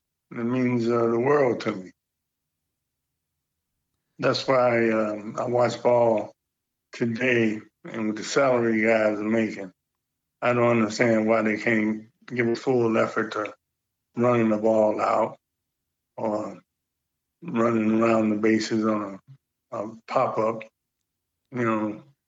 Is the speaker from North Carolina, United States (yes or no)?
no; Cincinnati, Ohio, United States; So he just put the two together, me being from Cincinnati and … coming from Cincinnati.